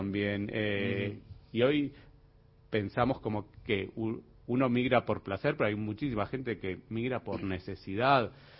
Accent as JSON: {"language": "Spanish", "country": "Argentina", "lives_now": "Madrid, Spain", "said": "yo vengo acá y obviamente me siento argentino, soy lo más argento que hay, pero a su vez hay ciertas cosas que ya me parecen ajenas. Vivo en Madrid, no me siento español, pero hay cosas que me parecen cercanas y me gustan."}